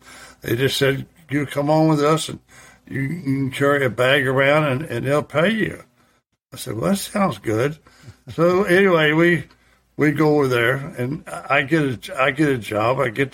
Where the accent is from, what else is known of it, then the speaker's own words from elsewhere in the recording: Louisville, Kentucky, United States; And so, I grew up in Louisville, Kentucky, more or less.